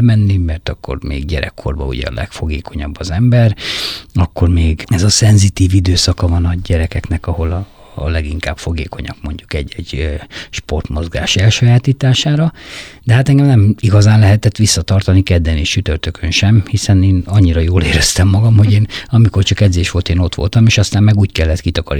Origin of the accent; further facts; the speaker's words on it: Dunakeszi, Pest, Hungary; 80-as évek elejéig még Dunakeszin laktam, és Dunakeszi akkor még nem volt így kiépülve.